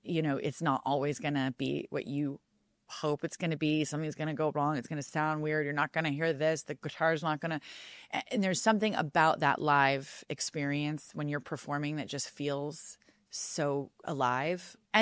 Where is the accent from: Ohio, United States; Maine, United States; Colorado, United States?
Colorado, United States; His. So I grew up in Colorado, and he's my neighbor.